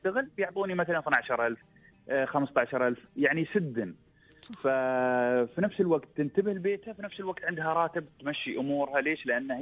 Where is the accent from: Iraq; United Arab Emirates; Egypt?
United Arab Emirates